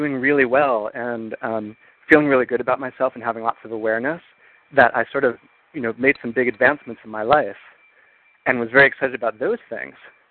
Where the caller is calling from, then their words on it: Palo Alto, California, United States; I'm calling from Palo Alto, actually.